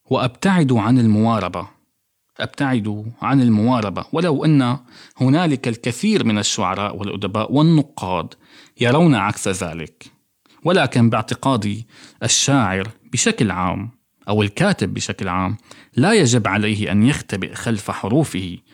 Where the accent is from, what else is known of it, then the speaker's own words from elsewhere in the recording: Syria; now in Berlin, Germany; الحروب والقنابل وشلالات الدماء التي تملأ بلادي سوريا إلى يومنا هذا